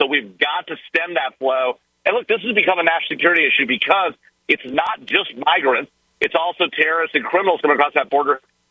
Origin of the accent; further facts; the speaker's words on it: United States; look, I'm an American. I want our president to be successful.